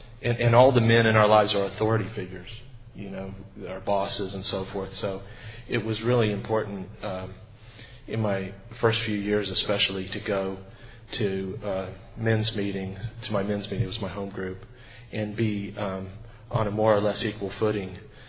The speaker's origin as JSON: {"language": "English", "town": "San Antonio", "region": "Texas", "country": "United States", "said": "from San Antonio, belong to Happy Destiny, Al-Anon Family Group"}